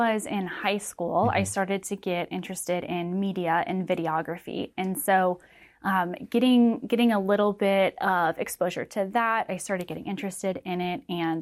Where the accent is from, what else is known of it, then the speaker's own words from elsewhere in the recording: Virginia, United States; I grew up in Virginia, actually.